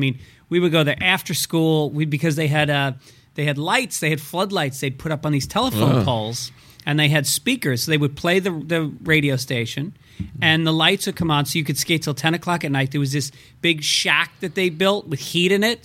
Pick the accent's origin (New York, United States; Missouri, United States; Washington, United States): New York, United States; I grew up in New York, and there was this rink in White Plains. Or was it Yonkers? I think it might have been Yonkers.